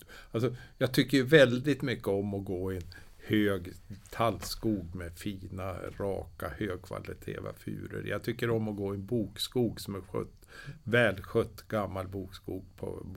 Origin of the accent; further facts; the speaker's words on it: Östersund, Jämtland County, Sweden; jag kommer ju från Östersund och jag har en barack uppe i fjällen